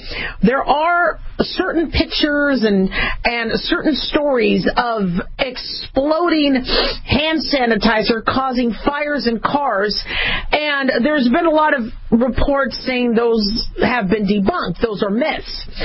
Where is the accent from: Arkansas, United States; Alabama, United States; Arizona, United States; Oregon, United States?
Arizona, United States; Phoenix; also born or lived in Las Vegas; I grew up in Phoenix, Arizona, as well as Vegas, and I don't leave lipstick in the car.